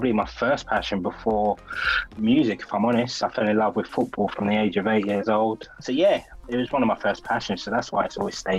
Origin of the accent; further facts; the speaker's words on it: Hackney, London, United Kingdom; But growing up, we're from East London, Hackney.